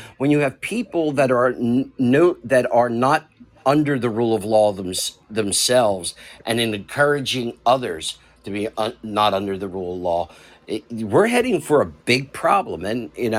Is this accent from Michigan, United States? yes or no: no; Philadelphia, Pennsylvania, United States; I grew up in Philadelphia, which has always been one of the top five most dangerous cities in the country and everything.